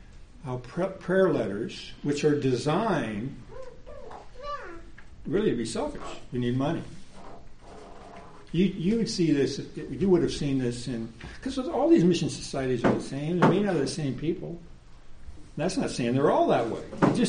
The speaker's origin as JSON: {"language": "English", "region": "California", "country": "United States", "tie": "born or raised there", "said": "I remember growing up in California, Sunday school teachers, I liked them, I loved them, because they listened to me."}